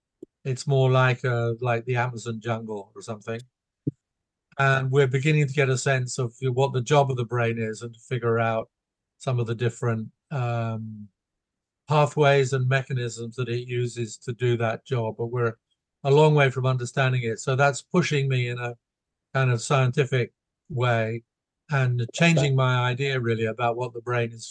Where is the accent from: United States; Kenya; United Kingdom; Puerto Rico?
United Kingdom; England; I'm English. What can I say?